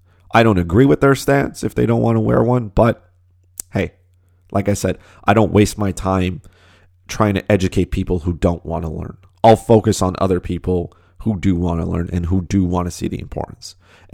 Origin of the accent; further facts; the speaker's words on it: Canada; But your first assumption is Canadians are nice people. And that's what we are. That's what being Canadian is about.